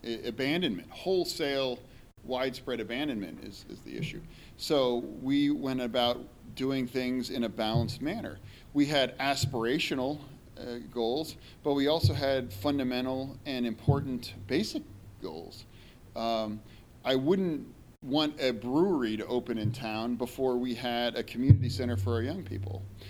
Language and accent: English; York, Pennsylvania, United States; Some of you may not know, I grew up in York. You know, I'm a York County guy.